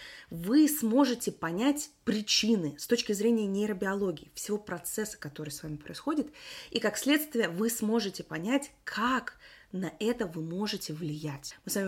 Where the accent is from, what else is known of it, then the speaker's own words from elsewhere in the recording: Russia; also born or lived in Kyrgyzstan; now in California, United States; я выросла в России. Родилась я в Кыргызстане, но тогда это еще был Советский Союз, но сейчас я живу в Калифорнии, в США.